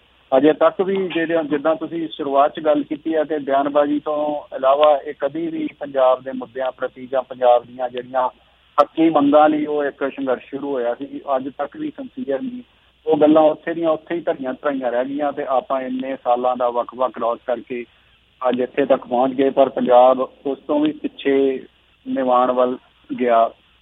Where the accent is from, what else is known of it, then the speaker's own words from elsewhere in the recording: Sultanwind, Punjab, India; ਸੋ ਮੈਂ ਉਦੋਂ 9 ਸਾਲ ਦਾ ਸੀਗਾ ਤੇ ਮੈਂ ਅੰਮ੍ਰਿਤਸਰ ਦੇ ਬਿਲਕੁਲ ਨਾਲ ਹੀ ਲੱਗਦਾ ਇੱਕ ਪਿੰਡ ਹੈ ਸੁਲਤਾਨਵਿੰਦ ਪਿੰਡ, ਉੱਥੇ ਅਸੀਂ ਕਿਰਾਏ ਦੇ ਘਰ ਵਿੱਚ ਰਹਿੰਦੇ ਸੀਗੇ।